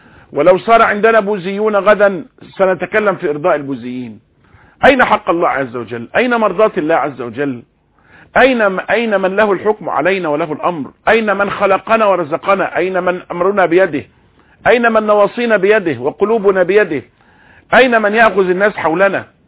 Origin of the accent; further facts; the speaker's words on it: Egypt; أننا كمصريين